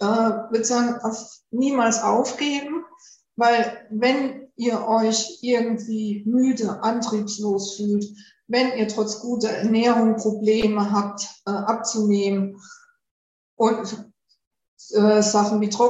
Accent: Rhineland-Palatinate, Germany; Ich bin ja in der Pfalz groß geworden. Die Pfalz gilt ja als Gemüsegarten Deutschlands.

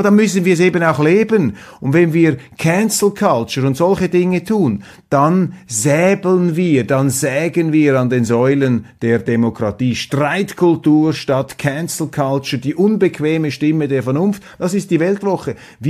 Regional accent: Switzerland; Aus serbischer Sicht und auch als Schweizer. Wir sind natürlich Fans von Roger Federer

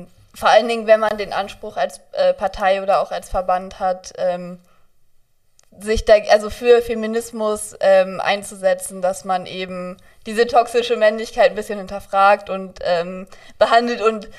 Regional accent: Porta Westfalica, North Rhine-Westphalia, Germany; ich bin 19 Jahre alt, ich komme aus Porta Westfalica, also quasi die andere Ecke vom Kreis.

